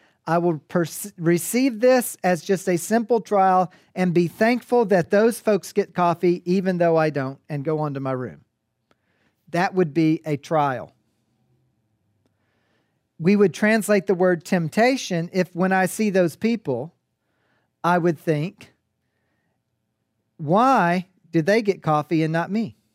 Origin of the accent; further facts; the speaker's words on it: Kentucky, United States; And I'm from Kentucky, so our English is kind of poor in Kentucky.